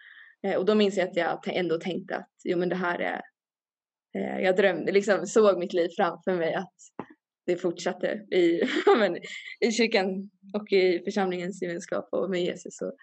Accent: Järfälla, Stockholm County, Sweden; Jag är uppväxt i Järfälla. Som är det är Stockholms län, men det är inte Stockholms kommun. Det är en egen kommun. Och... uppväxt i en missionsförsamlingen i kommunen, Jakobsbergskyrkan.

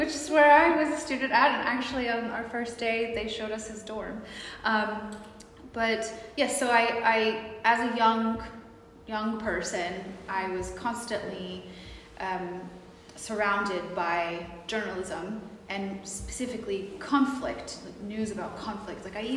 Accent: United States; I grew up during an era of a lot of conflict. I grew up in America

